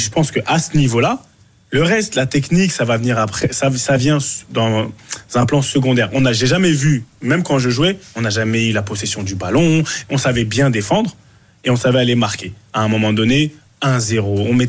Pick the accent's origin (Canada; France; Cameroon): Cameroon; on est Camerounais, on aime bien être dos au mur.